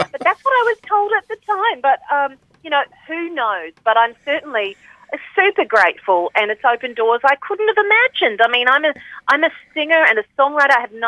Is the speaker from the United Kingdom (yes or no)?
no; Mackay, Queensland, Australia; moved away as an adult; now in United States; I grew up in Mackay in North Queensland, and I moved to America, 16 years ago.